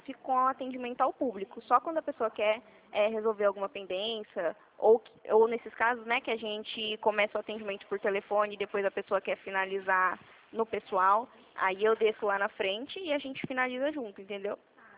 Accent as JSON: {"language": "Portuguese", "town": "Dracena", "region": "São Paulo", "country": "Brazil", "said": "Mas assim, eu sou aqui de Dracena mesmo."}